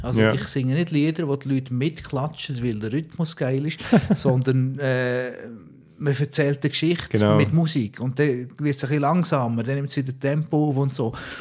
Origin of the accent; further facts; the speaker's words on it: Switzerland; Aber ich bin in der Schweiz aufgewachsen.